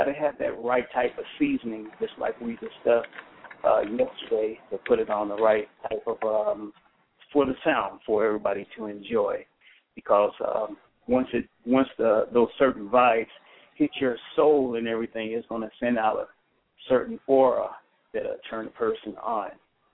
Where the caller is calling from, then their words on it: Las Vegas, Nevada, United States; Oh yes, I'm calling in from Las Vegas, Sin City.